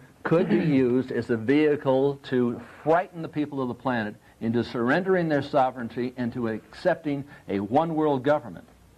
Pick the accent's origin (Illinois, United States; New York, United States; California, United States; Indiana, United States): California, United States; Ojai; You go up to Little Satan Place, Ojai Valley, and I was raised up there in Ojai Valley.